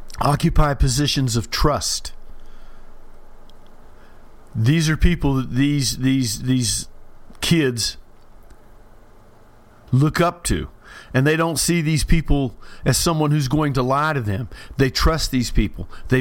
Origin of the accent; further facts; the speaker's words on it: Beckley, West Virginia, United States; Now, the neighborhood that I grew up in Beckley, West Virginia, at a place called Sheridan Avenue, every house on that street had a porch.